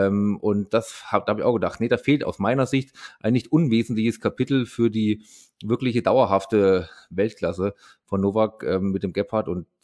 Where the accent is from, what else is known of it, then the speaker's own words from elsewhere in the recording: Eitra, Hesse, Germany; Ich komme aus der Gegend, genau aus der Mitte von Deutschland. Das ist in der Nähe von Melsungen. Das ist ja vielleicht ein bisschen bekannt ist in den ein oder anderen Zuhörer als Handballhochburg. Und da gab es mal so ein ganz kleines Dörfchen, Eitra heißt das.